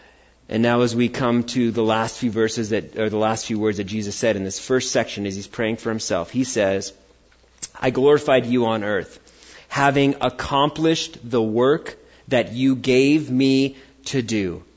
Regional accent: United States; And they said, you're American? You know, I'm like, yes, I'm American.

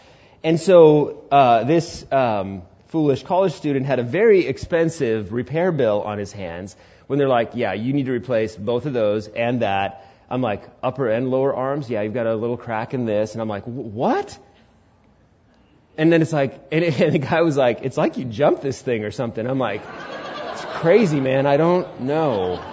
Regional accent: Queens, New York, United States; born there; You know, again, born in Queens, New York, I didn't know anybody that owned a truck. I didn't know any Indian that owned a truck.

